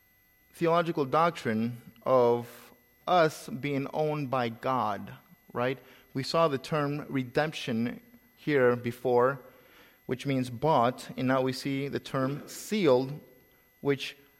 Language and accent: English; El Salvador; accent: Salvadorian; moved away as an adult; also born or lived in Midwest; now in United States; But as a young man, I was sent out to the Midwest, so I lost a lot of my accent, Salvadorian accent, I should say.